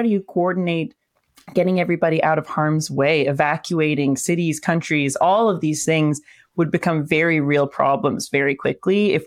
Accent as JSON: {"language": "English", "country": "Canada", "said": "I'm Canadian. I just think in meters and kilometers"}